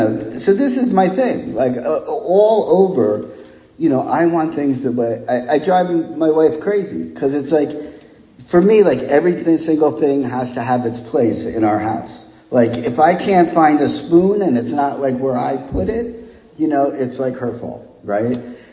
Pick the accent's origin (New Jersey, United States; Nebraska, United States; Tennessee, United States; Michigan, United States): New Jersey, United States; I'm from New Jersey, and every summer we used to get this little crappy little bungalow on the Jersey Shore.